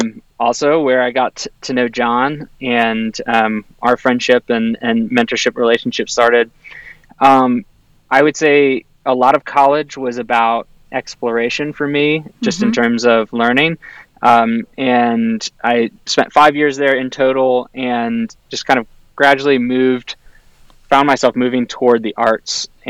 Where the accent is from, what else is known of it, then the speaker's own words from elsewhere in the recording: Charlottesville, Virginia, United States; I am from Charlottesville, Virginia. I was born and raised there. Come from a family of four kids.